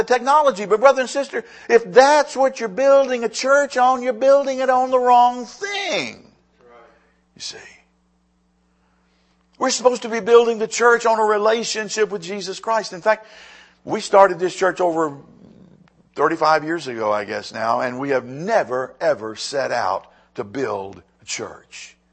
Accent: Lynchburg, Virginia, United States; Just a side note, I'm born and raised in Lynchburg, Virginia. This is all I know.

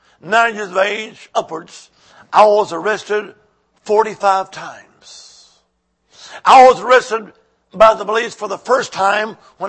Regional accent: Alabama, United States; Plus I was raised in Alabama and I say, hey, y'all watch this.

